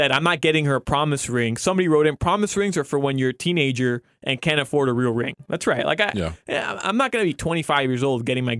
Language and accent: English; Kendall, Florida, United States; I'm from Kendall. That's right up the street from my house.